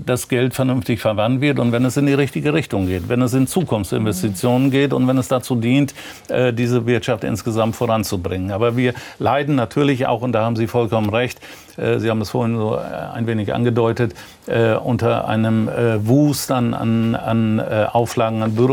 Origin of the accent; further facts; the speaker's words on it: Northern Germany, Germany; Also ich bin Norddeutscher.